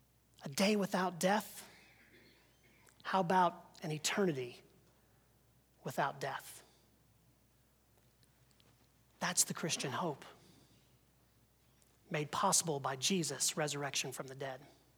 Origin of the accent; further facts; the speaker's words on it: Pennsylvania, United States; When I was a kid, growing up in Western PA